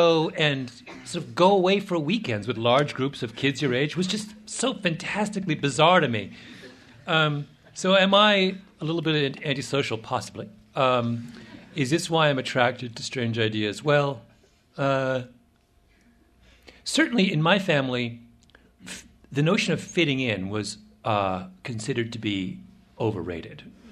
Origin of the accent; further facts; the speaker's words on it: Ontario, Canada; We grew up in Mennonite country in southern Ontario.